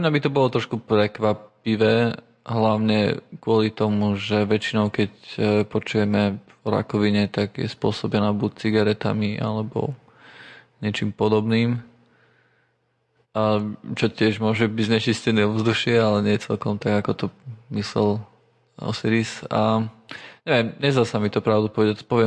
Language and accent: Slovak; Rožňava, Košice Region, Slovakia; Takže ja som vyrastal v Rožňave